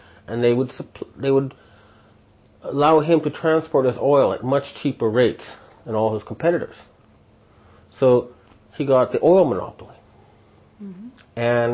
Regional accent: Canada; as a Canadian, I was always kind of proud of the War of 1812. Thought, hey, this little Canada managed to hold off the United States.

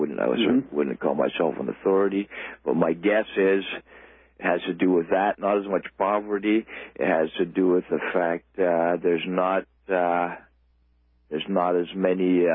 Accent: United States; now in Canada; Well, I'm an American as well. I've just recently come to Canada, actually.

